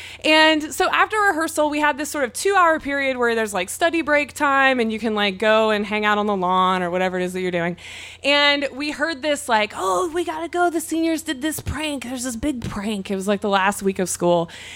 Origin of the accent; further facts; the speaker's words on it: Mississippi, United States; So as Mary said, I'm from Mississippi. And as we all know, Mississippi does not have a great educational system.